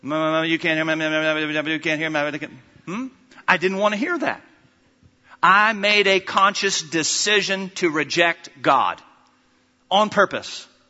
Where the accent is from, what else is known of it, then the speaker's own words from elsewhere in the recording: United States; The church that I grew up in the States